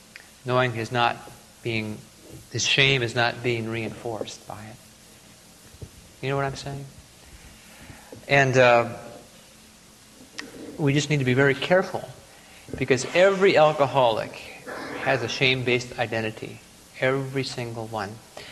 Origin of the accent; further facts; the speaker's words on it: Michigan, United States; Well, one of the very widely used tests comes from my home state of Michigan.